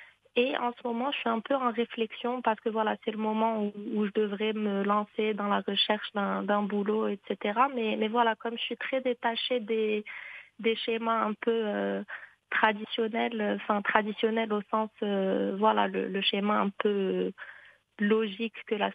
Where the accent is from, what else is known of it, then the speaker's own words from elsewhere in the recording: Fez, Fès-Meknès, Morocco; moved away as an adult; Alors, donc moi, je suis née au Maroc, où j'ai grandi jusque mes 18 ans. Je suis de Fès à l'origine. Et donc, à 18 ans, je suis allée en France pour continuer mes études.